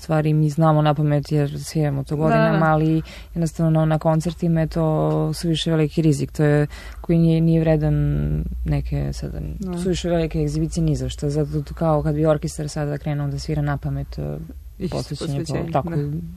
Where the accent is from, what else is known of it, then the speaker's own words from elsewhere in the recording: Belgrade, Serbia; moved away; jer je to Beograd mesto gde smo odrasli